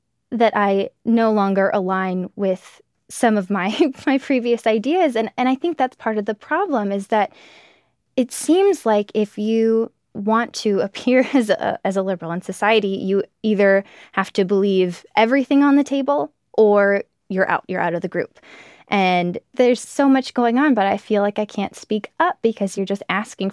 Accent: Minnesota, United States; And growing up in Minnesota, which is pretty blue, pretty Democratic, that's what I grew up hearing.

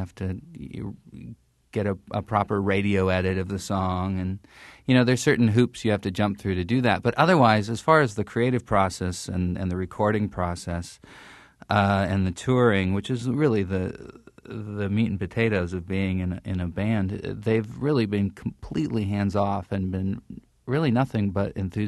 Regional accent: Helena, Montana, United States; I grew up in Helena, Montana.

